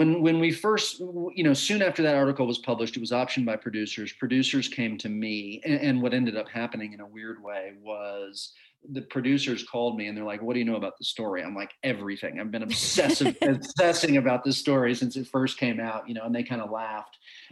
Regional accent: Dallas, Texas, United States; You know, I'm 10 years older than Ross, but I grew up in Dallas, Texas

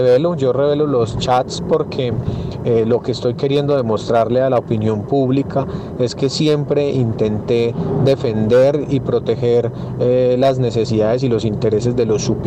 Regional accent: Colombia; Genera mucha indignación como colombiano

